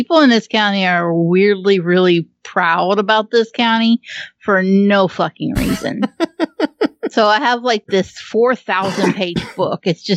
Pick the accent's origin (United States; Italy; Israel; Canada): United States; Appalachia; Like, this is the best part about being an Appalachian woman is your life is fucking insane.